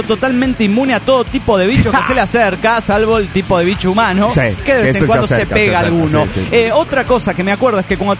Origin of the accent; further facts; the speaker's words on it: Oaxaca, Mexico; de Oaxaca, México.